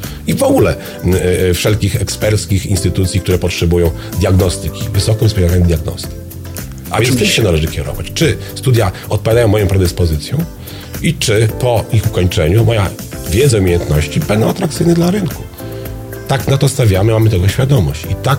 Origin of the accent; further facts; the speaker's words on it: Zamość, Lublin Voivodeship, Poland; Pochodzę z miasta bardzo podobnego do Puław, to moim rodzinnym miastem jest Zamość. W tym samym województwie, choć gdzie indziej położone